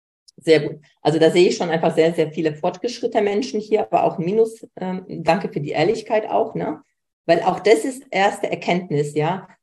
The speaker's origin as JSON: {"language": "German", "country": "Poland", "said": "Ich komme aus Polen, wenig Geld."}